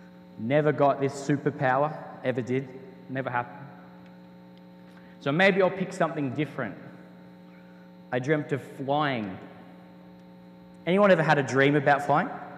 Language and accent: English; Australia; All right, so I am from Australia. I do speak a little bit funny.